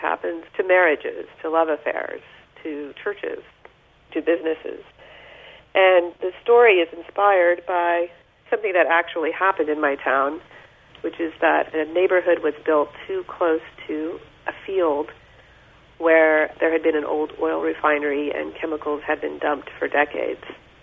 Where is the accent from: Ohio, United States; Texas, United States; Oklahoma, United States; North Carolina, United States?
Texas, United States; Friendswood; You know, when I grew up in Friendswood, I love Friendswood, by the way.